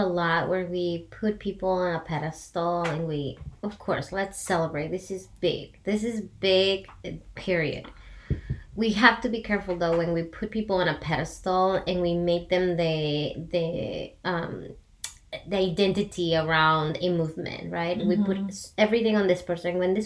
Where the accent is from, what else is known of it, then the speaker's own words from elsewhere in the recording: Peru; English is a second language; now in United States; And I moved here from Peru 12 years ago.